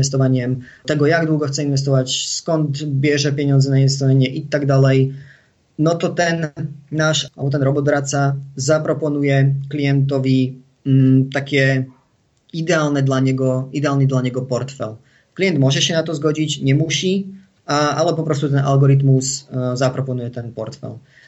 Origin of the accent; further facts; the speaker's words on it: Slovakia; Polish is a second language; Jako u nas na Słowacji mówi się, że nie daj wszystkich jajek do jednego koszyka. Myślę, że w Polsce to jest nie wieszaj wszystkiego na jedną szalę.